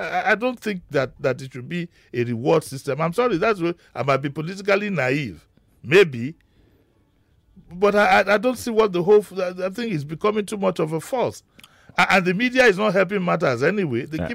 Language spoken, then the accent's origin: English; Nigeria; What concerns me more as a Nigerian